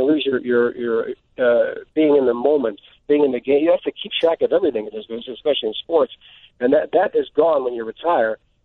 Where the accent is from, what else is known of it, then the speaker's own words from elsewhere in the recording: Chicago, Illinois, United States; I'm a native Chicago, and I grew up in Pilsen, 17th and Racine. I went to De La Salle High School here on the south side, right down the road from where I am right now. And I went to UIC. I never left this town.